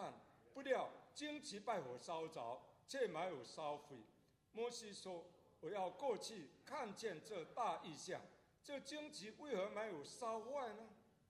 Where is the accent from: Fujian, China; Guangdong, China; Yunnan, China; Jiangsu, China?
Fujian, China; also born or lived in Hong Kong / Gold Coast, Australia; now in Perth, Australia; 我是来自中国福建，我是生长在福建，我是在福建信耶稣，我75年在福建信耶稣，79年从福建到香港